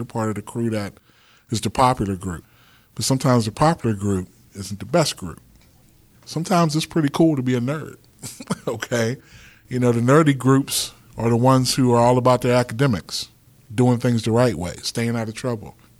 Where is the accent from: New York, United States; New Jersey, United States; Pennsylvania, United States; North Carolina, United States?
Pennsylvania, United States; Homestead; I was born and raised in the Homestead area. I went to Steel Valley High School.